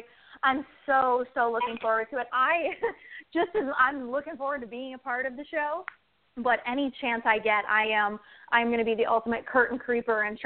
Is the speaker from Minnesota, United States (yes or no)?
yes; Minnesota, United States; And so I'm from Minnesota, and that's where I went to all the wrestling shows growing up and throughout college and stuff.